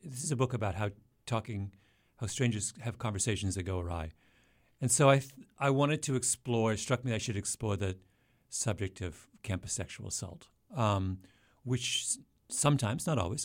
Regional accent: Canada; as this is most distressing to me as a Canadian

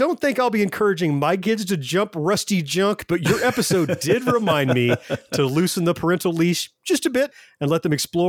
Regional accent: New York City, New York, United States; Growing up in New York City, ooh, I had a similar experience to Mo

